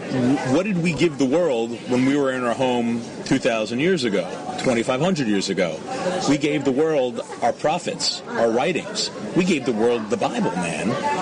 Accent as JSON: {"language": "English", "region": "New York", "country": "United States", "lives_now": "Israel", "said": "You know, I'm from New York."}